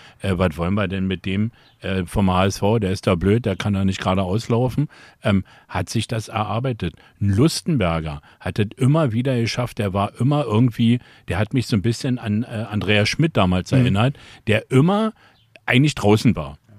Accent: Berlin, Germany; als Berliner, als Herthaner.

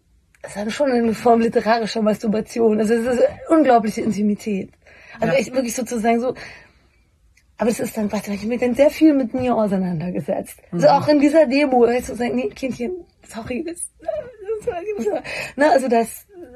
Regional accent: Bavaria, Germany; ich komme aus Bayern

